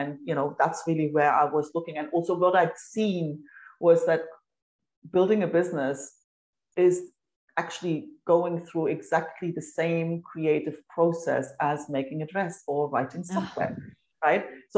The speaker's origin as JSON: {"language": "English", "country": "Germany", "tie": "born or raised there", "also_born_or_lived": "Australia / United Kingdom", "moved": "yes", "lives_now": "Spain", "said": "So I grew up in Germany, then moved to Australia, lived in the UK, and 18 years ago, I packed all up, moved to Spain"}